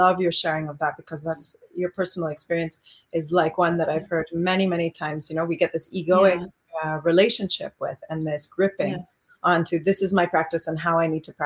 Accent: Canada; born there; I was born here in Canada, right?

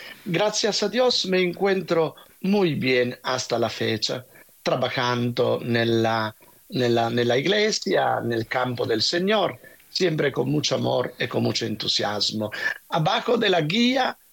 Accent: Italy; Spanish is a second language; perché lo che ricordo de mi infanzia è quando mi mamma me accompagnava alle fiestas de mi pueblo, un pueblito d'Italia

